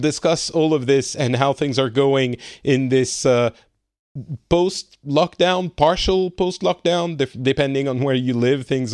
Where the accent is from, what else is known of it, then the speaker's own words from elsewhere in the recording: France; now in Finland; so I'm from France and I currently live in Finland